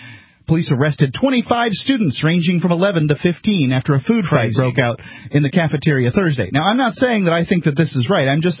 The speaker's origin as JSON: {"language": "English", "region": "Florida", "country": "United States", "tie": "born or raised there", "said": "I grew up in Florida. I used to get in orange fights all the time with the neighbor's kids."}